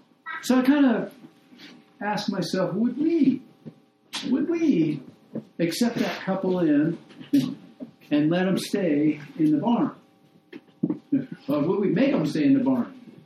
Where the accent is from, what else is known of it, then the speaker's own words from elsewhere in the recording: Wilmington, Delaware, United States; born there; I was born in Delaware, Wilmington, Delaware.